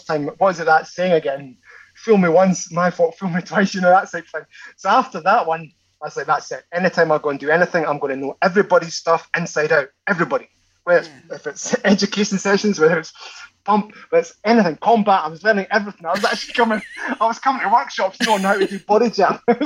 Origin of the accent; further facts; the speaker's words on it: Glasgow, Scotland, United Kingdom; taught this thing to a room packed full of instructors back in Glasgow, my home country, the whole thing.